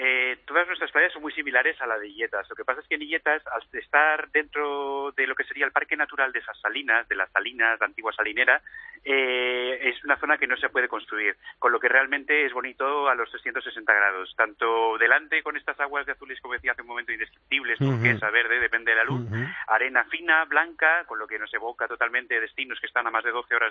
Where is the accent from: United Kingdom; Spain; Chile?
Spain; Barcelona, Catalonia; now in Formentera, Spain; Yo soy originario de Barcelona, llevo 10 años aquí.